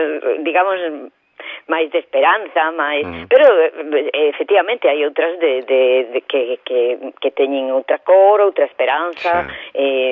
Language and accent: Galician; Oleiros, Galicia, Spain; eu son veciña de Oleiros, o sea, en realidad eu nacín aquí, en Perillo. Bueno, a miña familia é de Perillo de toda a vida.